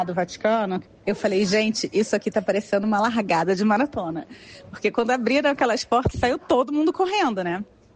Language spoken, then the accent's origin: Portuguese; Brazil; Eu, como brasileira, eu fiquei preocupada.